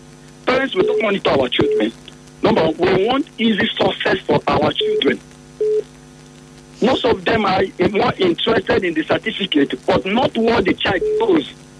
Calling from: Imo, Nigeria; calling from Imo State.

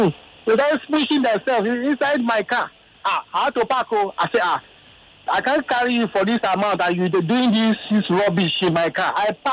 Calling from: Ajao, Lagos, Nigeria; I'm calling from Ajao.

